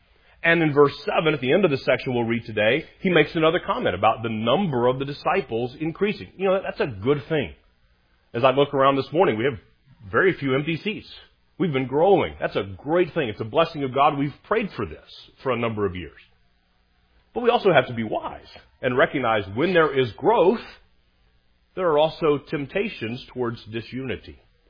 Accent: Texas, United States; I grew up in North Texas and Northwest Texas, and that's tornado country, Tornado Alley.

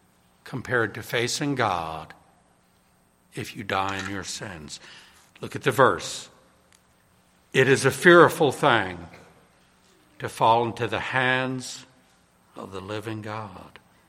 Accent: New Orleans, Louisiana, United States; I think the time I was most afraid was when I was 10 years old. Growing up in New Orleans

